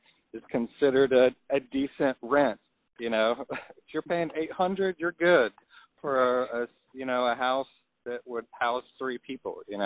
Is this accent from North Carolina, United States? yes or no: yes; Candler, North Carolina, United States; I'm from Candler, North Carolina, and I work as an Amazon driver.